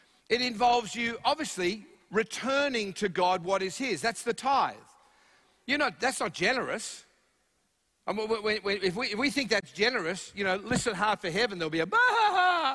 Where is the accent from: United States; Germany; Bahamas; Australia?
Australia; I'm Australian, that's my excuse.